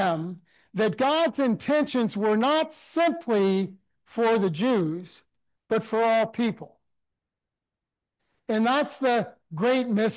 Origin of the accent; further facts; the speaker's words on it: Canada; also born or lived in Africa; growing up in Canada, that I had a different perspective on this society